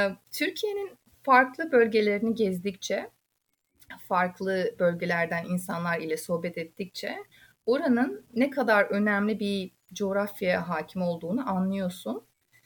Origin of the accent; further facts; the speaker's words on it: Kyrgyzstan; born there; Turkish is a second language; Kırgızistan'da doğdum ama milletim Özbek. Özbek kültüründe, örf adetinde büyüdüm.